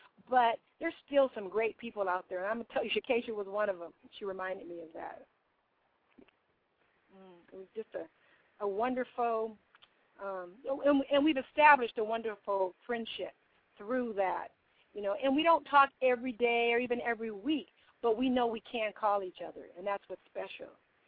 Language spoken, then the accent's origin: English; California, United States; I'm from Northern California, San Francisco Bay Area.